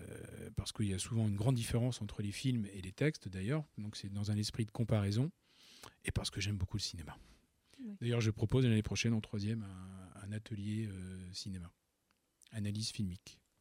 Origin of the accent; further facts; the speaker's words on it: Nouvelle-Aquitaine, France; Dans le Poitou-Charentes.